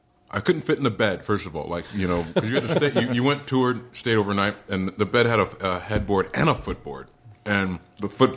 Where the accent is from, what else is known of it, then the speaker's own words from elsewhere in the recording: California, United States; I grew up in Orange County.